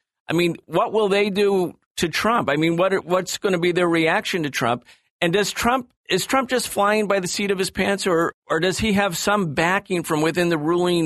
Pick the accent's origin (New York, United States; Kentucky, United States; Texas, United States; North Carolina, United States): New York, United States; Rochester; I come from Rochester, New York, which at one time had 50,000 workers for Eastman Kodak and Xerox and IBM.